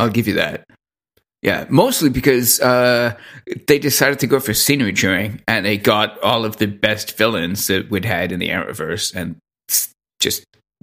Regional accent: Canada; I know. I am Canadian. He is my king in waiting.

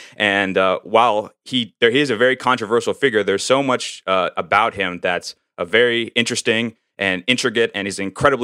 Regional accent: United States; especially growing up in American education system

